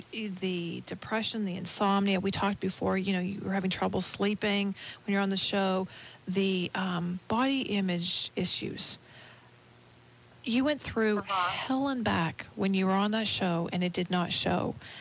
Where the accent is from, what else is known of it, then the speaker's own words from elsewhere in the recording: Canada; I'm Canadian